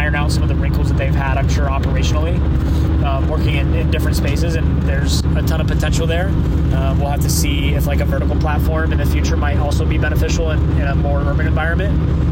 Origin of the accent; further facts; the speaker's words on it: South Dakota, United States; I'm originally from South Dakota.